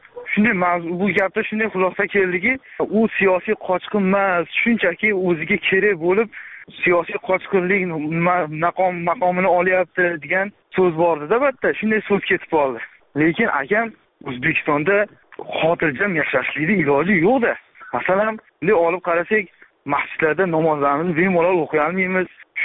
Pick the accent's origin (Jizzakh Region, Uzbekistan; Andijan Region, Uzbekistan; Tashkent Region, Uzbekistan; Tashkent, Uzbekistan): Andijan Region, Uzbekistan; Marhamat; Andijonda Marhamat tumanidanman.